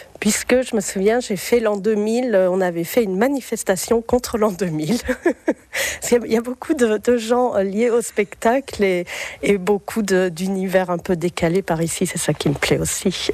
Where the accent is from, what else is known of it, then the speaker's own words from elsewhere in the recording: Strasbourg, Grand Est, France; Moi, je suis de Strasbourg et j'avais ma famille à Bordeaux.